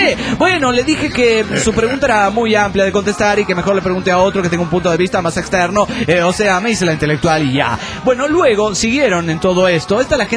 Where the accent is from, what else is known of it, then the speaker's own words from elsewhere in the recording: Guadalajara, Jalisco, Mexico; de Guadalajara, Jalisco, México.